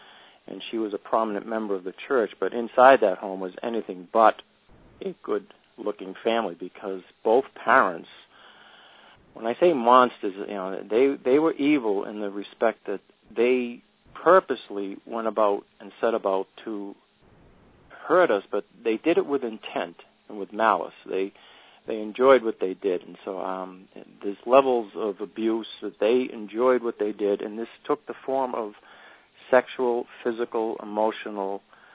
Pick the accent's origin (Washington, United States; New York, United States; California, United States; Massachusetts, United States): Massachusetts, United States; Billerica; also born or lived in Boston / Cambridge; I was born in Boston and lived there and in Cambridge, Mass, till the age of 6, but then we moved up to Billerica.